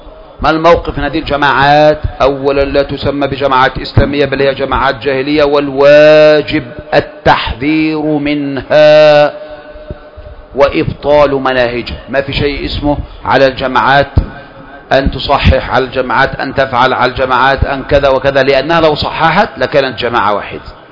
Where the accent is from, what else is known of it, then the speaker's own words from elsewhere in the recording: Egypt; بلادنا مصر